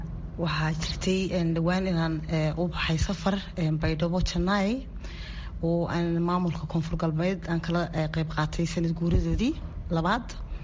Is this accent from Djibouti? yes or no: no; Norway; also born or lived in Mogadishu, Somalia; anigu muddo 30 sano ah ka maqan meeshii aan ku dhashay, caasimadii dalka Soomaaliya, Muqdisho. igu dambeysay anigoo inan yar ah, maxaan ku oran lahaa 1989 ayaan waddanka ka baxay anoo inan yar ah. maxaan ku oran lahaa waxaan tegay Norway.